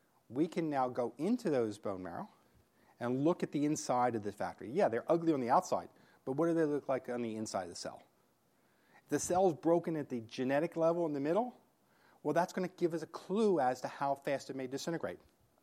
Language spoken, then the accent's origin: English; New York, United States; she's from New York, by the way, my hometown.